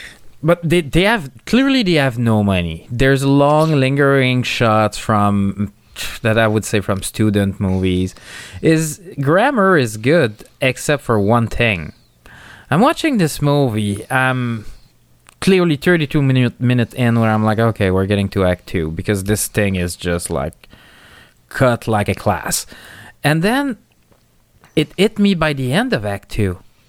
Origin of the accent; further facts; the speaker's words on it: Canada; I'm Canadian. I barely speak English